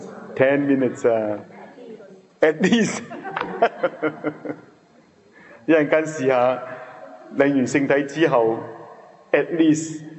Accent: Hong Kong; 我哋香港人零舍鬼紧张嘅

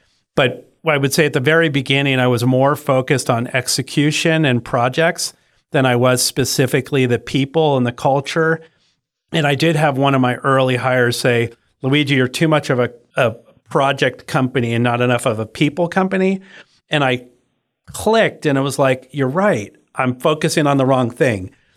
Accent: Bolinas, California, United States; what we just discussed about growing up in Bolinas in this kind of academic community, academic hippie community

